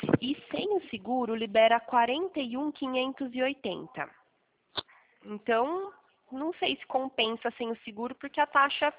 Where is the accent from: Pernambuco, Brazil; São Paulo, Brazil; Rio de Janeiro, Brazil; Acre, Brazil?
São Paulo, Brazil; Pirassununga; Então, eu sou de Pirassununga, interior de São Paulo.